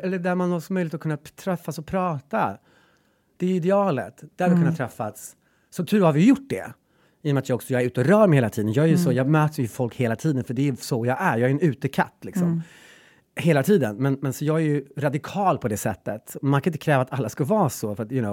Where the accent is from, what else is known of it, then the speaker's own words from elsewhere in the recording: Gräsmark, Värmland, Sweden; Eller Gräsmark, där jag kommer ifrån.